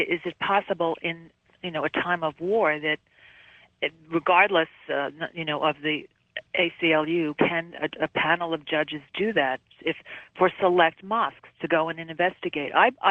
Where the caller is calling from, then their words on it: Oregon, United States; I'm calling from Oregon, and I just have a quick question.